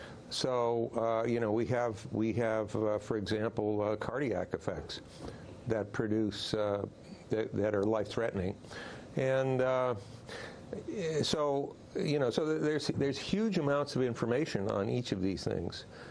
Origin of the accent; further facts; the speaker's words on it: United States; as an American scientist, I really hate to say this